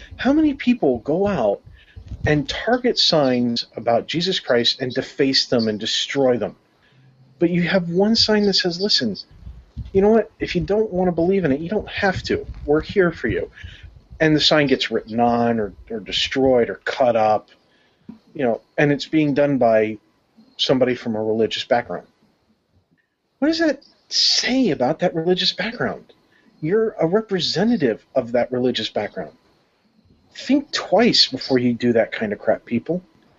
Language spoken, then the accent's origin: English; New York, United States; when I was growing up in New York, where I lived, it was pretty much the same group of people constantly coming around